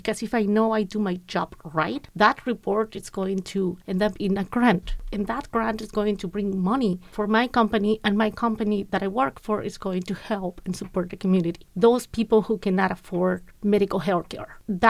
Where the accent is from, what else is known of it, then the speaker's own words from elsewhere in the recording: Agua Prieta, Sonora, Mexico; now in Tucson, United States; I'm from Mexico. I'm from Agua Prieta, Sonora, and I've been living in Tucson for almost 20 years now.